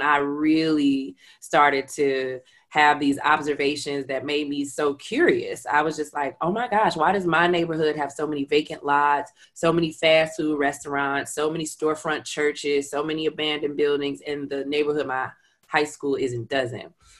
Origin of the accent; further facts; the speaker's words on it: Illinois, United States; I was also going back almost every weekend to the block that I grew up on in Inglewood.